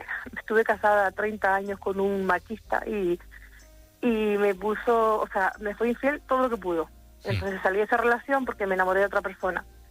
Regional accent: Canary Islands, Spain; me voy a las faldas del Teide aquí en mi pueblo, que es un monte precioso.

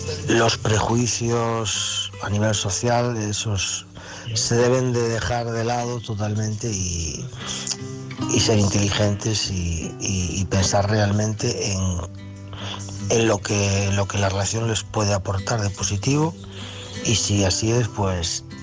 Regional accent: Galicia, Spain; soy de Galicia.

